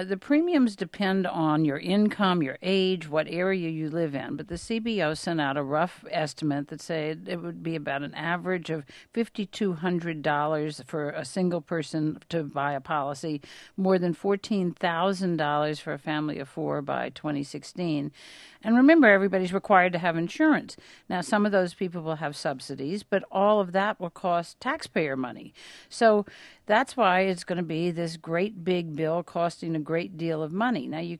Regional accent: Louisiana, United States; Mary Landrieu, senator from my home state of Louisiana

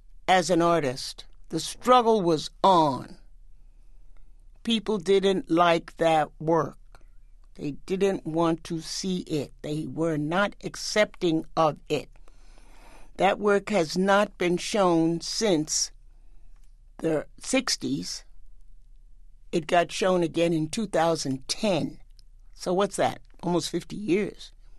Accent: Harlem, New York, United States; My story was about growing up in Harlem and becoming an artist, getting married, having two children, and continuing my struggle to be an artist.

